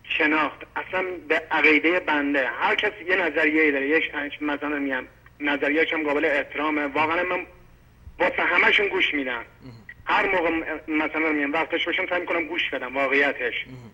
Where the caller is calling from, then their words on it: Iran; از ایرانم مزاحم میشم خدمتتون.